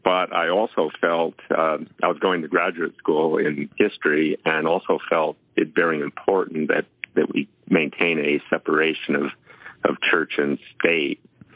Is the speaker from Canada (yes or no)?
yes; Canada; And I don't get up in the morning and say, "Gee, I'm not a Canadian today."